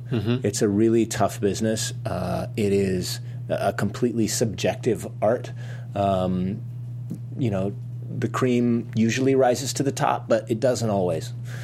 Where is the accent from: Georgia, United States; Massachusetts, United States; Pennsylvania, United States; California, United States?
California, United States; Fresno; And mind you, I grew up in Fresno, California